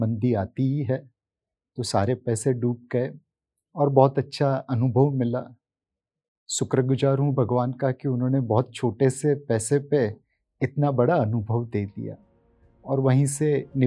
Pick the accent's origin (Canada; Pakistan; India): India; Mumbai, Maharashtra; born there; सो मैं बम्बई में ही पैदा हुआ। बम्बई मेरी जन्मभूमि है, कर्मभूमि है।